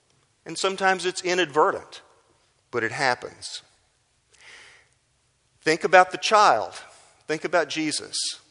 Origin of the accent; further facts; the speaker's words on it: Houston, Texas, United States; where we grew up in Houston, where I had grown up, it was such a lily white area.